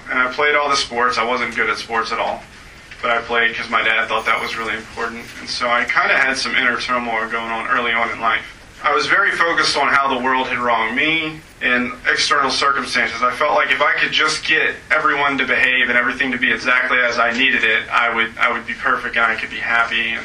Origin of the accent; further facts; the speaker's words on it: Baton Rouge, Louisiana, United States; I didn't grow up in the Midwest. I grew up in Baton Rouge, Louisiana. I was a middle child of three.